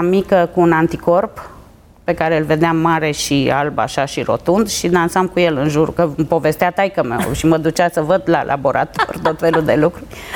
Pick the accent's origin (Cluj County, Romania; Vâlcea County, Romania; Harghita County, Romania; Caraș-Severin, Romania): Harghita County, Romania; Tulgheș; born there; m-am născut la Tulgheș. Tatăl meu a fost medic și mama profesoară